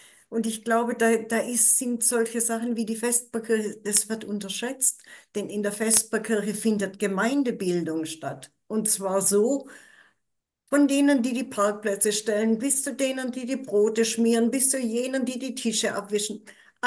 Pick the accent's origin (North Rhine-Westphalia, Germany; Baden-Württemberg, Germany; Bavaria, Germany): Baden-Württemberg, Germany; accent: Swabian; Und da kann ich mit meinem schwäbischen Dialekt genauso gut heimisch sein wie jemand, der ganz anders geprägt ist.